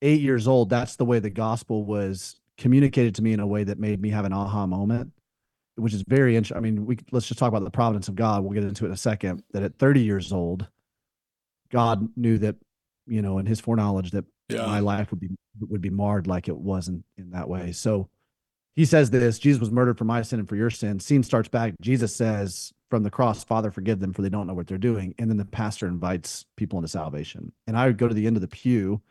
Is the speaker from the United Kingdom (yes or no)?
no; Birmingham, Alabama, United States; So in the South, I grew up in the South, Birmingham, Alabama. And in the South, they would do these like alternatives to haunted houses during Halloween.